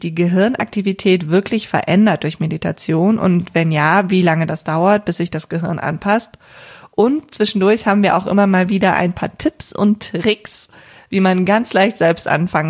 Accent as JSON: {"language": "German", "region": "North Rhine-Westphalia", "country": "Germany", "said": "ich komme ja hier aus der Region Köln"}